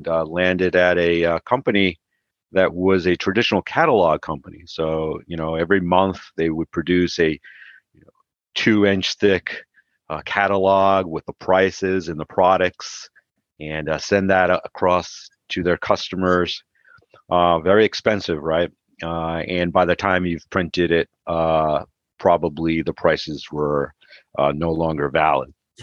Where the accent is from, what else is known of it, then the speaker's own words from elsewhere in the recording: Connecticut, United States; Ended up coming back to my home state of Connecticut, working for a distributor yet again.